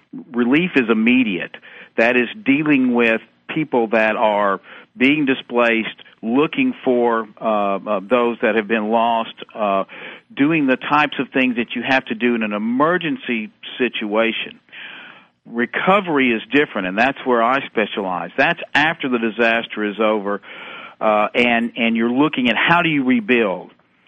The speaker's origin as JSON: {"language": "English", "region": "the South", "country": "United States", "said": "I was warm the entire time, and hey, I'm from the South"}